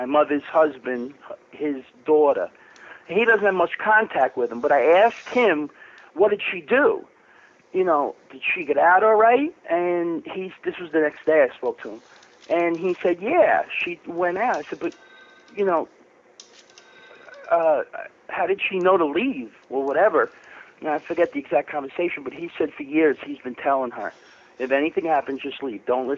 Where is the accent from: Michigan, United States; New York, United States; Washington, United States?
New York, United States; Yeah, born and raised here.